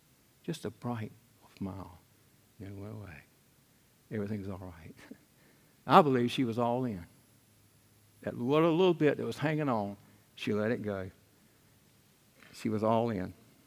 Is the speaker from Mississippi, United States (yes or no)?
no; Elizabeth City, North Carolina, United States; I said, I'm from Hartford, Elizabeth City.